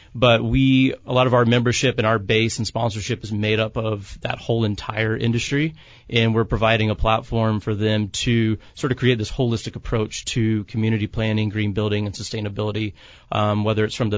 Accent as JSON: {"language": "English", "town": "Savannah", "region": "Georgia", "country": "United States", "said": "I'm actually from the South, from Savannah, Georgia, visiting grandparents out in the country"}